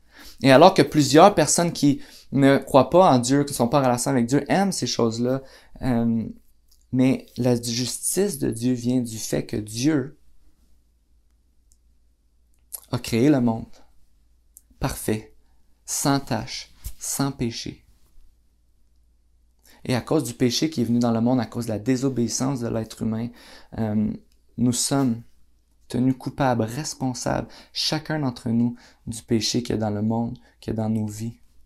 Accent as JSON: {"language": "French", "town": "Gatineau", "region": "Quebec", "country": "Canada", "tie": "born or raised there", "said": "Je suis né à Gatineau, j'ai grandi, j'ai toujours vécu à Gatineau."}